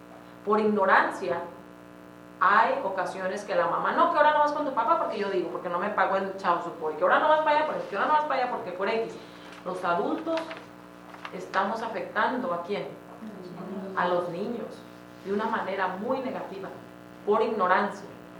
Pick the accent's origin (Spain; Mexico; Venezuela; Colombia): Mexico; born there; Nací en México, viví con una familia muy hispana, muchísima cultura, pero también convivíamos con los americanos.